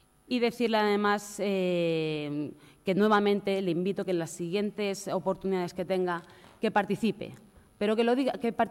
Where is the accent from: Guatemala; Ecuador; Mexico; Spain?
Spain; que para eso somos españoles y somos representantes